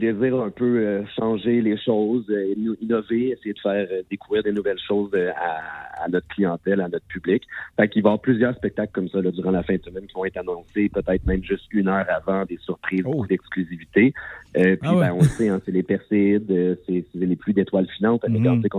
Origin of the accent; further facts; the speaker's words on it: Lac-Mégantic, Quebec, Canada; pour faire rayonner ce qu'on a de plus beau chez nous à Mégantic